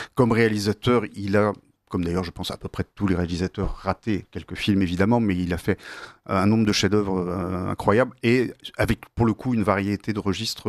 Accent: Normandy, France; comme je suis normand

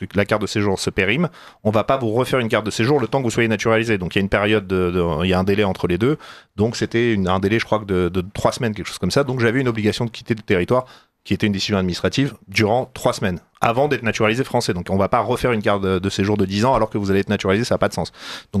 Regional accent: France; Je suis français, monsieur. Je suis français.

